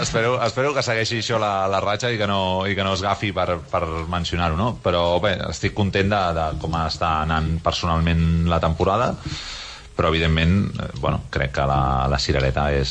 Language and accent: Spanish; Catalonia, Spain; bueno, yo soy catalán